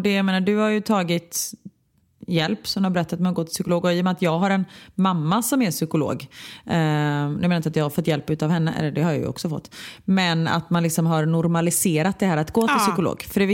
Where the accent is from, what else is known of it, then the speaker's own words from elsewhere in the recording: Gothenburg, Västra Götaland County, Sweden; jag kommer från Örgryte och du kommer från Kottedala, och det, vi har ju haft extremt olika uppväxter